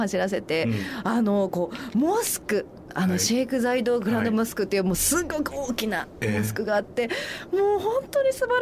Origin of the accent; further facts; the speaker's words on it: Niihama, Ehime, Japan; born there; 新居浜というところなんですけど。